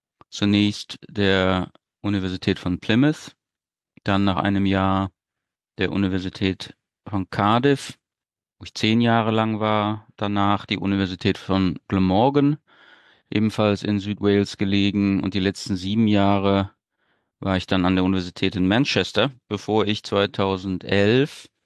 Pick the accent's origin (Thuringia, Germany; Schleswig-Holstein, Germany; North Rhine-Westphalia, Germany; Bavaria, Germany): North Rhine-Westphalia, Germany; Ich bin im Rheinland geboren und aufgewachsen, zur Schule gegangen, habe dann Zivildienst gemacht im Sauerland und bin dann an die Universität zu Köln gegangen